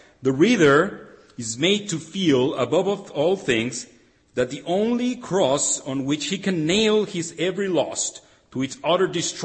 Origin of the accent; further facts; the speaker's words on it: Mexico; I come from Mexico